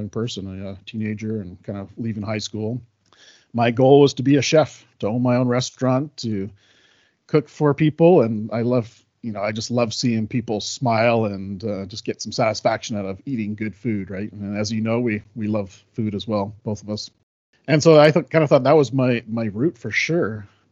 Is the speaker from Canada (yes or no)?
yes; Salt Spring Island, British Columbia, Canada; finished off as the fire chief for the last 5 years with Salt Spring Island Fire Rescue, which is my hometown.